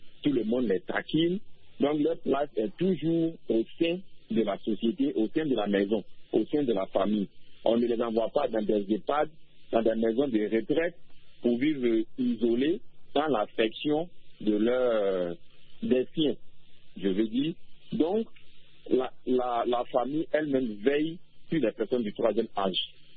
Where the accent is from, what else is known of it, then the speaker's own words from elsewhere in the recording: Côte d’Ivoire; Donc, en fait, chez moi, en Côte d'Ivoire, dans la famille ivoirienne